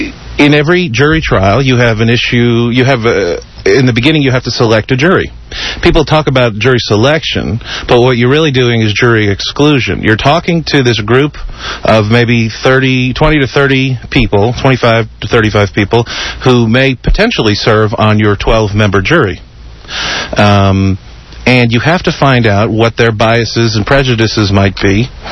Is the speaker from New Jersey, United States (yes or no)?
yes; New Jersey, United States; moved away as an adult; now in Houston, United States; Well, I grew up in New Jersey, but I got down here to Texas, as they say in the cliche, as soon as I could.